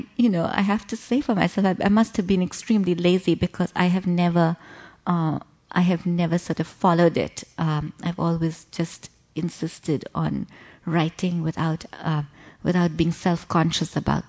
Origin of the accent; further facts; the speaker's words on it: India; because as an Indian author, you're automatically working in an imperfect language.